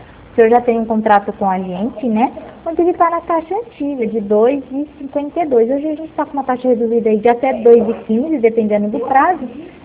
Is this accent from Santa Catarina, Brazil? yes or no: no; São Paulo, Brazil; eu sou do interior de São Paulo